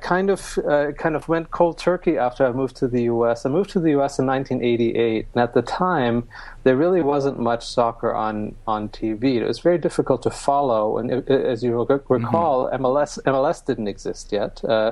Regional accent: Germany; To date myself, I grew up in Germany in the 1970s

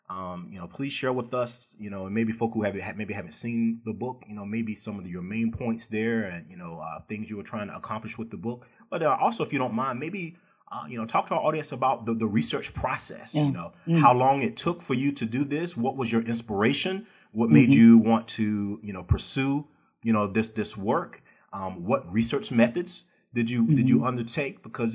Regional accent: East Coast, United States; now in Texas, United States; I'm from the East Coast. You're from the West Coast. But we both got to Texas. We're not born in Texas, but we got here as quickly as we could

